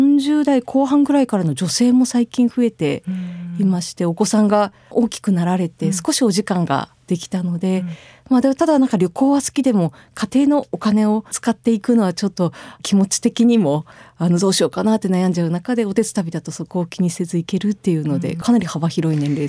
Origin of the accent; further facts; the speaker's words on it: Owase, Mie, Japan; 自分の出身地のような尾鷲市のような地域にスポットライトが当たる未来を作りたい